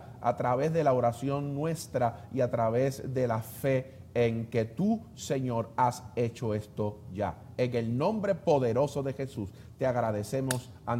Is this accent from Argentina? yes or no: no; Puerto Rico; la gente que somos los puertorriqueños